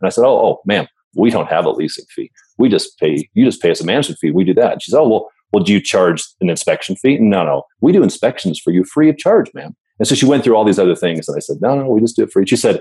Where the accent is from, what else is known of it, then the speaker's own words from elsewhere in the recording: Denver, Colorado, United States; the quick background on me is I'm from Denver